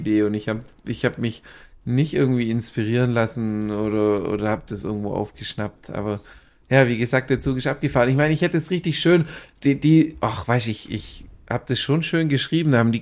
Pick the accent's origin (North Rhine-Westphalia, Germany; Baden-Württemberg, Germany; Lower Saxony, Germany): Baden-Württemberg, Germany; Für mich ist es ja übel interessant, dass in meiner Heimat eigentlich übel viele Orte auf einmal in den Büchern vorkommen. Jetzt im dritten Teil geht es um den ehemaligen Truppenübungsplatz in Münsingen.